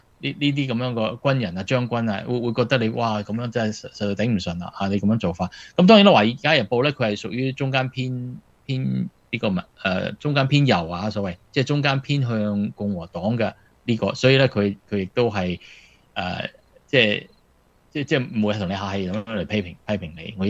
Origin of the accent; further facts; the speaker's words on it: China; 你我哋中國人有個瓜田李下